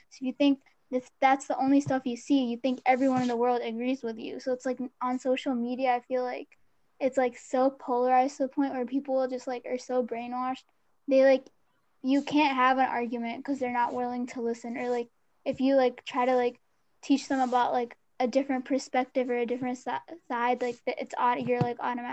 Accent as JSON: {"language": "English", "region": "Sindh", "country": "Pakistan", "said": "I'm from Sindh, which is where most of like my family is from, there where most of the Hindu population in Pakistan lives."}